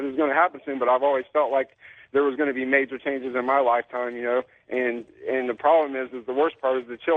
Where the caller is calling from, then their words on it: Columbus, Ohio, United States; from Columbus, Ohio.